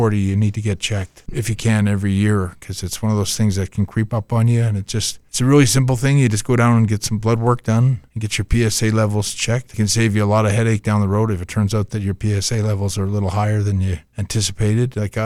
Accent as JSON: {"language": "English", "town": "Calgary", "region": "Alberta", "country": "Canada", "tie": "born or raised there", "said": "I don't often get a chance to, you know, sign autographs and meet fans right here in my hometown. It's not that normal for me to sign autographs somewhere in Calgary."}